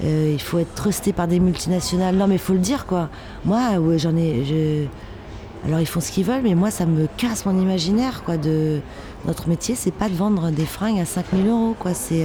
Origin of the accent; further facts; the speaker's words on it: Indonesia; de mon enfance en Indonésie